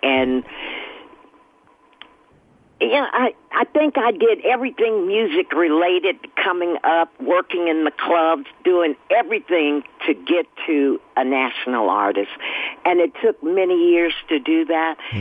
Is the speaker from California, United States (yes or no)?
yes; Oakland, California, United States; I grew up, born and raised in Oakland, and grew up in church, always wanted to be an entertainer.